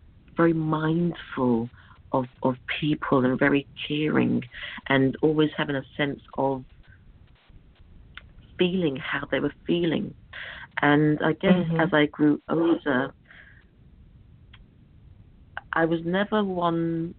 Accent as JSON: {"language": "English", "region": "London", "country": "United Kingdom", "tie": "born or raised there", "said": "Okay, I was brought up in London, in Willesden. I'm the eldest of, well, there were three of us."}